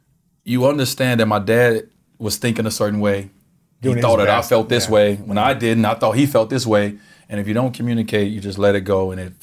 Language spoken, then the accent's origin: English; Chicago, Illinois, United States; I grew up in Chicago, WGN News.